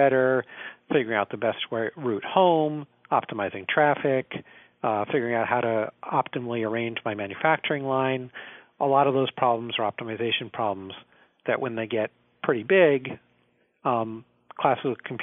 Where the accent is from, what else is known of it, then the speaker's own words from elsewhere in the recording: New York, United States; You know, I grew up in the Hudson Valley, right?